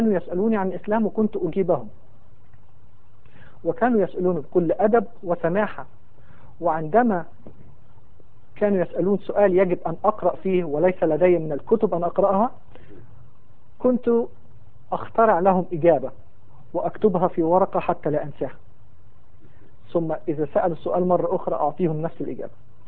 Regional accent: Alexandria, Alexandria Governorate, Egypt; أكبر الأولاد في أسرة مسلمة ملتزمة من مواليد الإسكندرية في مصر، وقد نشأت كما ذكرت في أسرة مسلمة ملتزمة،

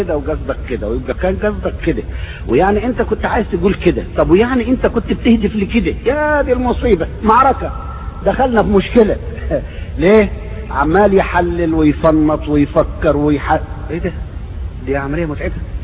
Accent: Egypt; عندنا في مصر بنسميها السرايا الصفرا

